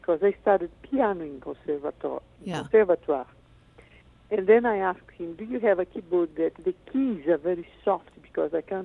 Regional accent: Brazil; born there; English is a second language; I was born in Brazil, but French.

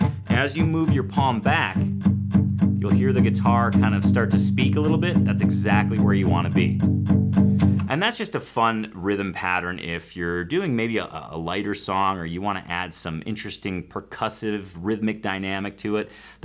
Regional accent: Chicago, Illinois, United States; I knew growing up in Chicago was like really healthy for me.

